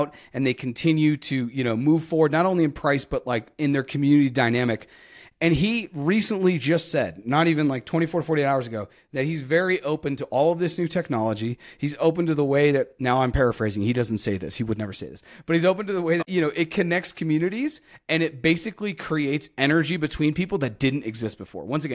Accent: Massachusetts, United States; Senator Elizabeth Warren, who is the senator of my home state in the U.S.

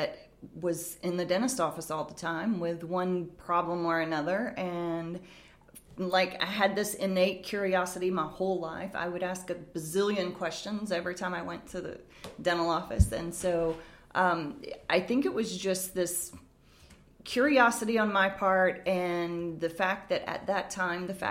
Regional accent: Pensacola, Florida, United States; now in New Orleans, United States; I'm from Pensacola, Florida, so the closest dental school in proximity to my hometown was LSU.

